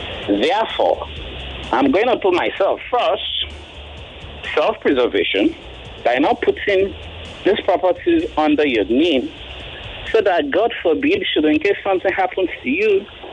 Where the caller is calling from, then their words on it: Ikeja, Lagos, Nigeria; I'm calling from Ikeja this afternoon.